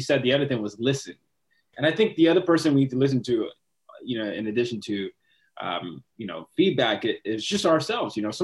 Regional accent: Nigeria; And I'm from Nigeria.

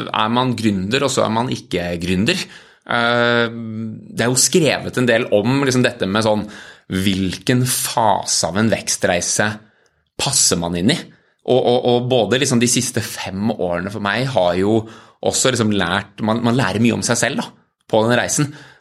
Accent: Oslo, Norway; Jeg kommer fra Oslo

